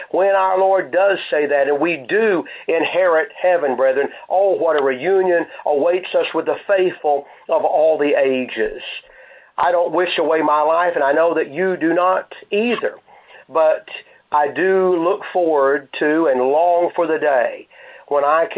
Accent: Pocahontas, Arkansas, United States; My family enjoyed a little reunion this past October in my hometown of Pocahontas, Arkansas, for the 84th birthday of my mother.

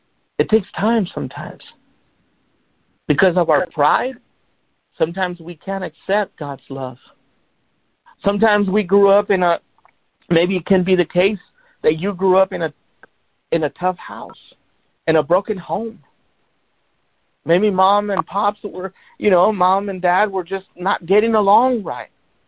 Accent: Los Angeles, California, United States; I grew up back in the 80s and 90s. I was born in South Central LA. And I grew up around that time.

